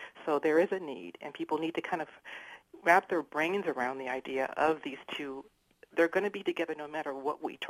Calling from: San Francisco, California, United States; from San Francisco.

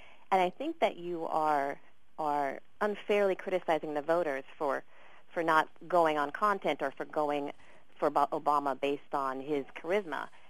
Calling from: Palo Alto, California, United States; Hi. I'm calling from Palo Alto.

